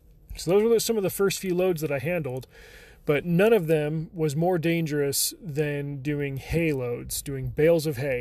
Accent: Las Vegas, Nevada, United States; Where I grew up in the Las Vegas Valley, to the west of the valley, there's the Blue Diamond gypsum mine.

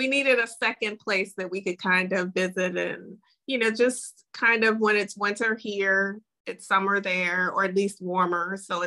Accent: Chicago, Illinois, United States; I'm from Chicago originally, it's my hometown

